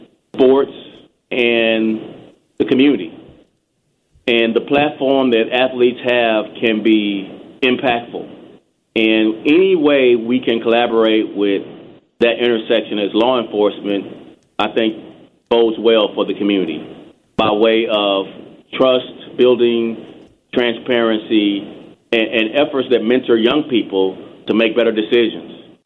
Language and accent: English; Texas, United States; It was very difficult, actually. Texas is very segregated.